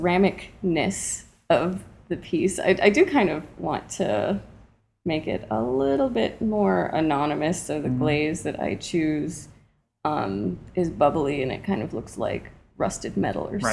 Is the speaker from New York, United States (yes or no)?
yes; New York City, New York, United States; Yeah, I grew up in New York City.